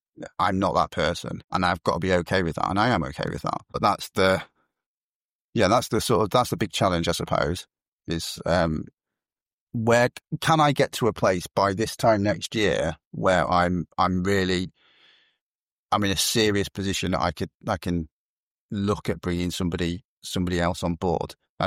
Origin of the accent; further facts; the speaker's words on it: Swindon, South West England, United Kingdom; born there; also born or lived in Germany; I was brought up as a kind of Air Force brat. So I was born in Swindon. I lived in Germany for 6 years. I lived in all kinds of different places. I went to about 16 different schools over my childhood.